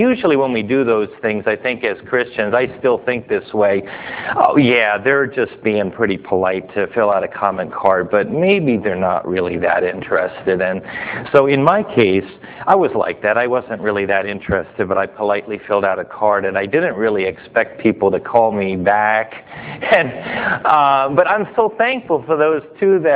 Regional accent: New York, United States; I'm originally from New York.

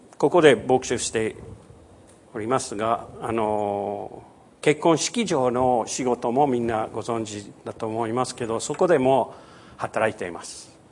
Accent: United States; 平和どのぐらい大切かということ、アメリカ人として、妻も日本人であるから、両サイドからいろいろよく考えます。

